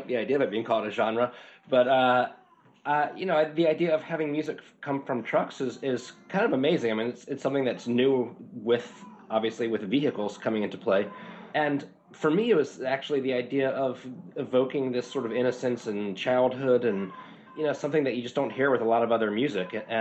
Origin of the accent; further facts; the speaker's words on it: Virginia, United States; I grew up in Virginia, and the truck didn't come around very often.